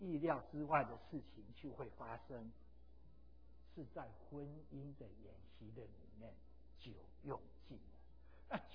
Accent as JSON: {"language": "Chinese", "country": "China", "said": "我们中国人也跟犹太人又是有很多相像的地方。"}